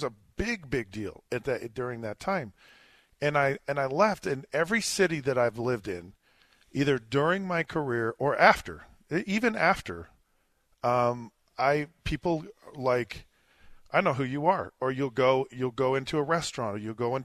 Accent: Utah, United States; It's just fascinating because I'm from here, you know, I grew up

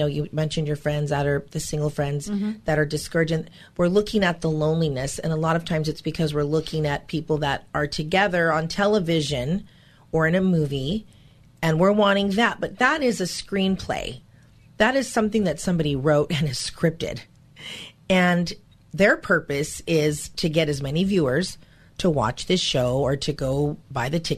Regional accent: Hollywood, California, United States; born there; That came out of, again, I was born in Hollywood.

